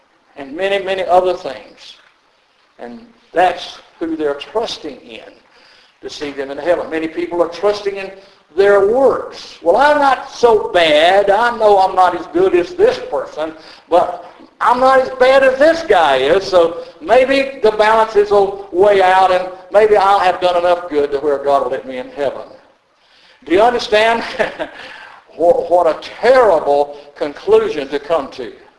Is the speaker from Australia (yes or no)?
no; North Carolina, United States; And we are from North Carolina, back in the olden days, years ago. We've been out here 27 years now.